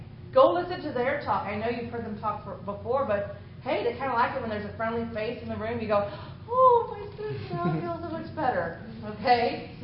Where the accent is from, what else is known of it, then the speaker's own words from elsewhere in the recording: Florida, United States; I said, hi, I'm from Florida, and he goes, wow, hot there.